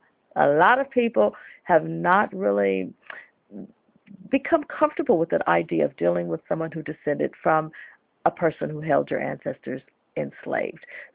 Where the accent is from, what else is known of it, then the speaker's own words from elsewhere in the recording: Arkansas, United States; Just a thrill to see someone from Little Rock, Arkansas, my home state